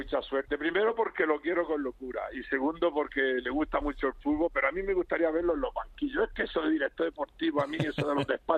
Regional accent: Huércal-Overa, Andalusia, Spain; Mando un abrazo a mi pueblo, a Huerca Overa.

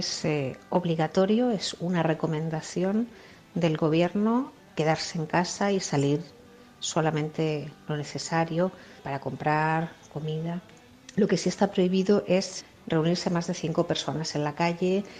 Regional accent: Madrid, Community of Madrid, Spain; now in Biel, Switzerland; soy de Madrid. Llevo en Suiza viviendo 10 años en una ciudad pequeña que se llama Biel, que queda a una media hora de Berna.

